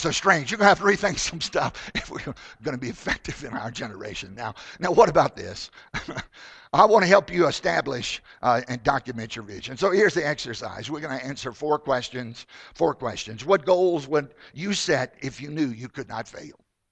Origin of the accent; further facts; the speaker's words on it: Virginia, United States; Virginia, my home state, has gone to pot.